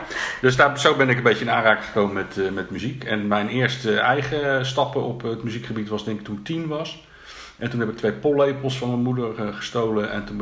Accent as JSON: {"language": "Dutch", "town": "The Hague", "region": "South Holland", "country": "Netherlands", "tie": "born or raised there", "said": "ik kom uit Den Haag. Ik ben een echte Haagenees. En ik heb de eerste 18 jaar ook echt in Den Haag gewoond. En toen ben ik... De eerste 19 jaar moet ik zeggen, want ik ben verhuisd binnen Den Haag één keer."}